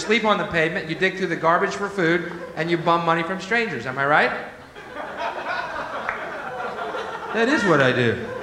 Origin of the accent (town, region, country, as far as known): Houston, Texas, United States; moved away